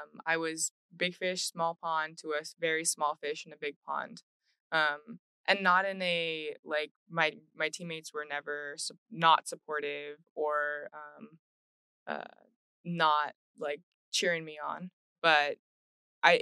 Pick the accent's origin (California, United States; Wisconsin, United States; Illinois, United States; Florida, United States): California, United States; Los Angeles; I'm from Los Angeles, and I never would think that I would ever come to Houston in a million years.